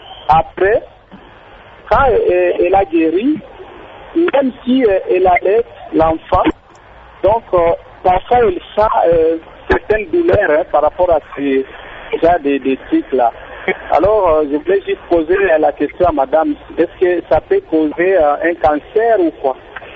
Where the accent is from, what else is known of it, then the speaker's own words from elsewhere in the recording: Lubumbashi, Haut-Katanga, DR Congo; comme on appelle ici chez nous à Lubumbashi